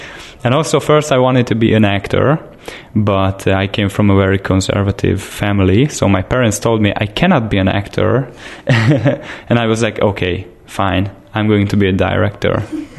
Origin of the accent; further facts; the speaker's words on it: Szolnok, Jász-Nagykun-Szolnok, Hungary; English is a second language; So in my hometown, it's called Szolnok.